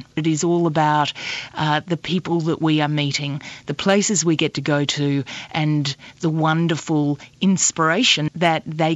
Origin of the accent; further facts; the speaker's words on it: Australia; my great effort for the interview that we had with the Cuban president was saying El Comandante and we are Australian.